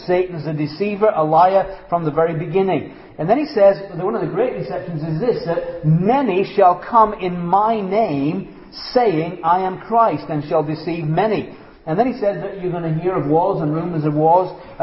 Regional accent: Leeds, Yorkshire and the Humber, United Kingdom; born there; I was born in Leeds, England.

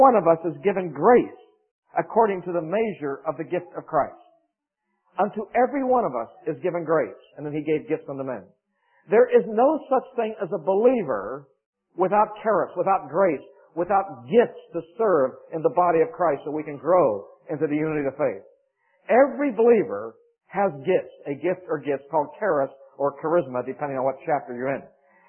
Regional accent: Rochester, New York, United States; now in Charlotte, United States; I realize I'm in North Carolina. Charlotte, home of the Carolina Panthers. Huh? I come from Rochester, New York, which is near Buffalo, home of the Buffalo Bills.

